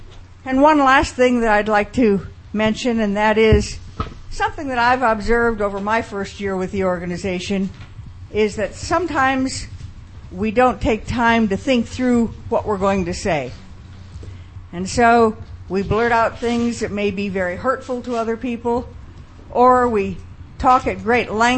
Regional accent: Chicago, Illinois, United States; I grew up in Chicago

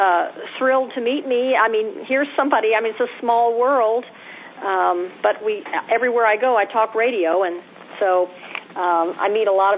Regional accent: Houston, Texas, United States; I'm from Houston, Texas.

